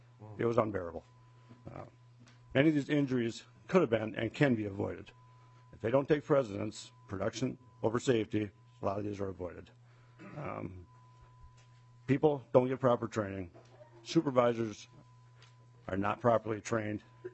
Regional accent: Austin, Minnesota, United States; I am from Austin, Minnesota. I've worked at Hormel Foods in Austin for over 27 years.

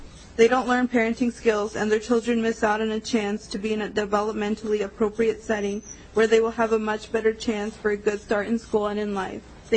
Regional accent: Shakopee, Minnesota, United States; I'm from Shakopee.

